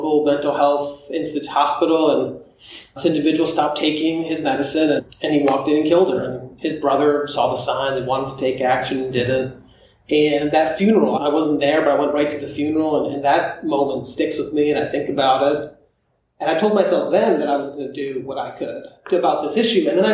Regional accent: Brooklyn, New York, United States; I grew up in Brooklyn, New York, between a couple housing projects in the 80s and 90s

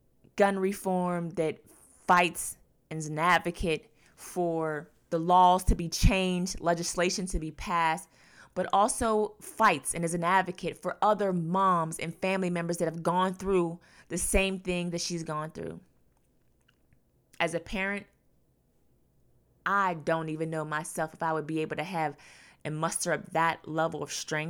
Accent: United States; I'm just so tired of it as an American citizen, as a taxpayer.

